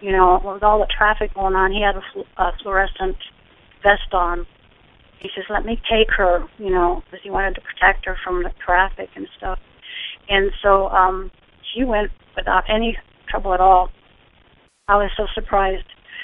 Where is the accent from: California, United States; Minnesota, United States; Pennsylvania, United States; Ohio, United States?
Pennsylvania, United States; now in Tennessee, United States; I came to Tennessee from Pennsylvania